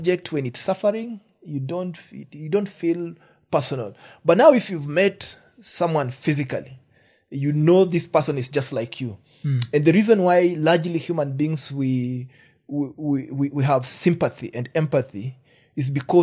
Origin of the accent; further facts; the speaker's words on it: Matayos, Busia County, Kenya; Like I come from Busia, Matayos.